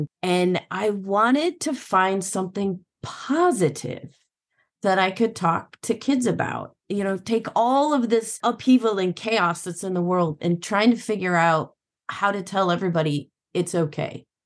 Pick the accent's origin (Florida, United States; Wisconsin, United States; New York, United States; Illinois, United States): Illinois, United States; Since I grew up in Illinois, I'm really, really, really partial to the science museums in Chicago.